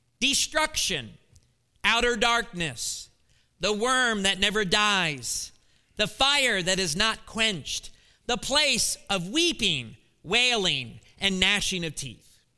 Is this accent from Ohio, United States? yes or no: yes; Columbus, Ohio, United States; I grew into manhood, I guess, in Columbus, Ohio.